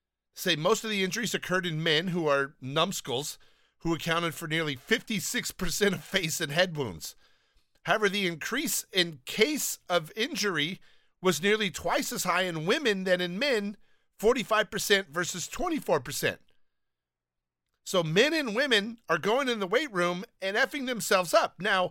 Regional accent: Downey, California, United States; now in Los Angeles, United States; I do miss that about just growing up in Downey and having everything around me.

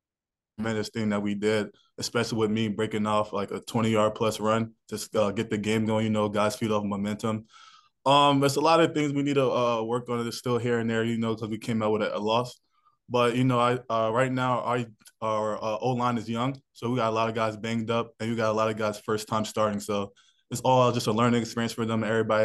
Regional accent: Staten Island, New York, United States; I grew up playing football in my neighborhood. I live in Staten Island, so I'm from Staten Island.

